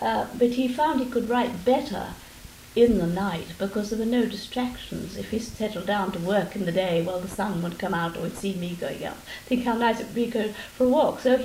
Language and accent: English; Eltham, London, United Kingdom; Well, I was brought up in Eltham. And in those days it was quite a delightful little village.